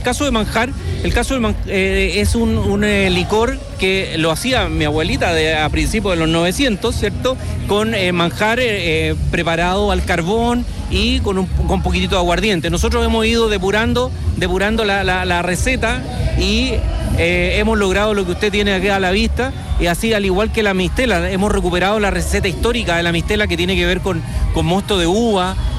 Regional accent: Olmué, Valparaíso, Chile; Saludamos a todos los amigos que están en todo Chile. Somos de Olmué.

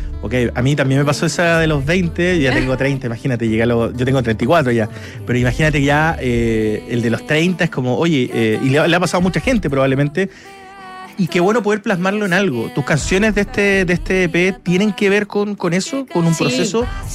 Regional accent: Punta Arenas, Magallanes and Chilean Antarctica, Chile; No, te lo preguntaba porque yo soy de Punta Arenas, entonces conozco

